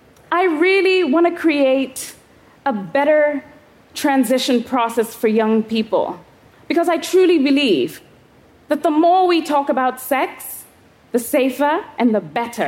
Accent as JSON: {"language": "English", "country": "Kenya", "tie": "born or raised there", "said": "I was 11 years old, growing up in Kenya."}